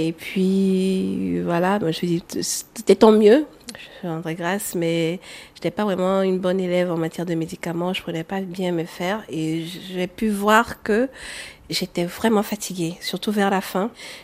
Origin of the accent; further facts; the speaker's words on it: Togo; Il y a une tisane qu'on appelle chez nous au Togo. Je suis togolaise.